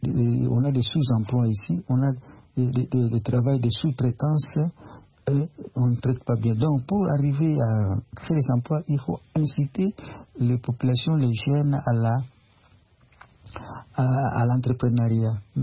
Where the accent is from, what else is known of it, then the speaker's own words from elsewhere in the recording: DR Congo; qui utilisent le travail congolais chez moi, en RD Congo